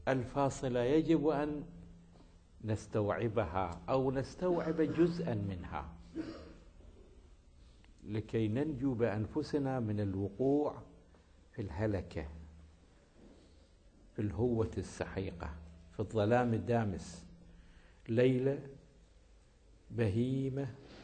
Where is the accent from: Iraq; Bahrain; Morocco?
Iraq; أيام زمان كان هناك في عندنا في العراق ناس يعني أطفال متأثرين ببعض الكلمات الجوفاء